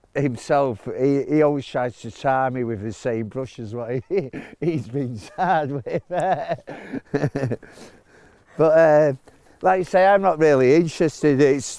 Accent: Salford, North West England, United Kingdom; obviously, growing up in Salford, it was like

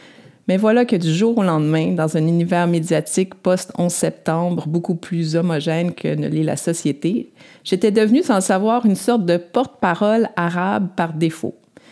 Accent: Montreal, Quebec, Canada; Je suis née et j'ai grandi à Montréal, entourée de gens qui avaient des noms souvent bien plus exotiques que le mien. Mon père, qui a déposé ses valises au Québec en 1967, m'a toujours dit que nous étions citoyens du monde.

